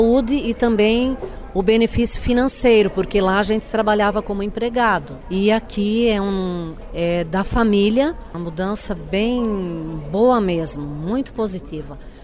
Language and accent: Portuguese; Paraná, Brazil; moved away; faz 22 anos que a gente veio do Paraná